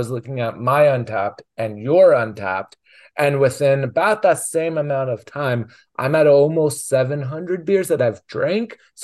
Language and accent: English; Indiana, United States; which I grew up in Indiana, about 2 hour and a half to 2 hours away from Nashville.